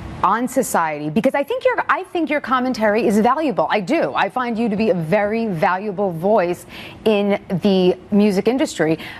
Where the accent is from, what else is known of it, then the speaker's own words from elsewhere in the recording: India; I'm Indian.